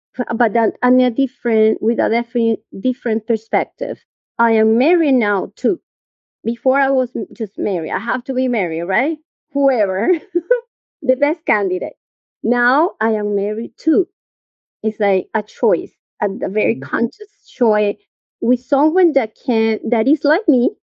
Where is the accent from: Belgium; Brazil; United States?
Brazil; Rio de Janeiro; Well, I grew up in Brazil, in Rio de Janeiro, right? So the first 7 years of my life were a symphony of happiness.